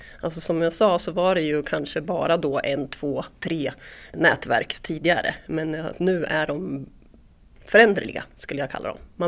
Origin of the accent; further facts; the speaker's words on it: Linköping, Östergötland, Sweden; Men jag är från Linköping så jag var tillbaka hit runt 2011-2012